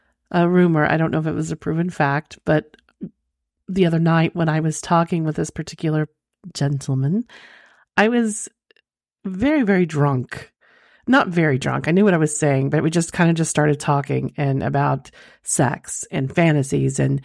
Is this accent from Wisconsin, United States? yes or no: no; Hera, Oklahoma, United States; I'm originally from Oklahoma, actually a small town called Hera, if you're familiar with it, just like the casino, spelt same way forward and backwards.